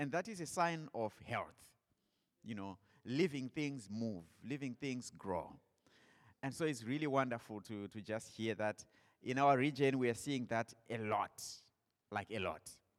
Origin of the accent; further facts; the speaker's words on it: Zimbabwe; We are Zimbabwean. We come from Zimbabwe. I have grandparents that originally came from Malawi.